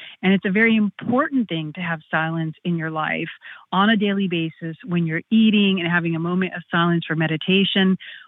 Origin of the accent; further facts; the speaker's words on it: North India, India; English is a second language; So I am actually Indian born, but I'm from North India.